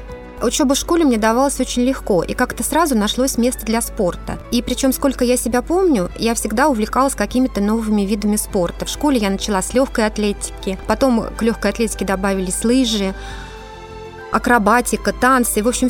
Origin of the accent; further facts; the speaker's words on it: Ryazan, Ryazan Oblast, Russia; Я родилась в Рязани, я коренная рязанка, в обычной советской семье. Моя мама была обычным воспитателем в детском саду, а папа – обычный инженер на заводе. Семья у нас была, как и многие семьи в середине 80-х годов, неправославная.